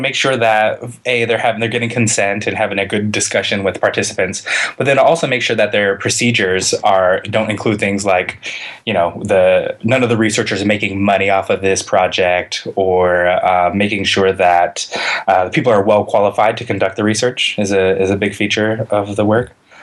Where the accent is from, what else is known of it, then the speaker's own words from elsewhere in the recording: New Jersey, United States; born there; Sure. Oh, I was born in New Jersey, which is a little more of an admission than anything else.